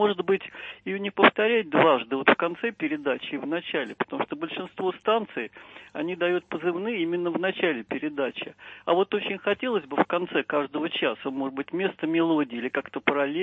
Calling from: Moscow, Russia

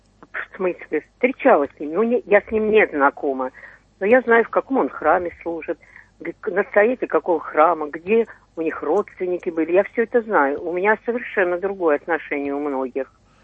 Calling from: Moscow, Russia; Из Москвы.

